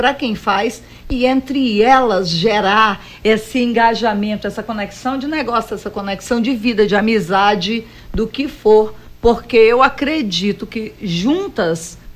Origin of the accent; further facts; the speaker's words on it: Rio Branco, Acre, Brazil; now in Recife, Brazil; Eu sou acriana de Rio Branco e hoje moro no Recife.